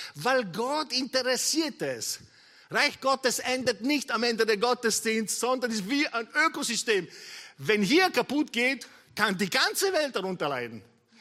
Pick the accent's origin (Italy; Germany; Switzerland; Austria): Italy; Als Italiener geniere ich mich.